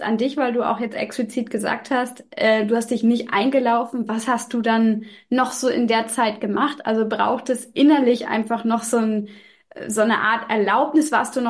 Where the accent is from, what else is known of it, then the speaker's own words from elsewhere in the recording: Northern Germany, Germany; Das heißt, du als Norddeutsche, ich darf das fragen, ich bin es ja auch